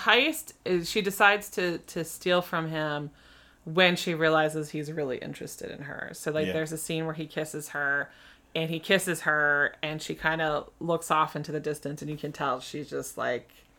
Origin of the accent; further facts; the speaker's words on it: Glenolden, Pennsylvania, United States; So if I grew up outside of Philadelphia, in Delaware County in a town called Glen Olden, it's like a white flight suburb of Philadelphia.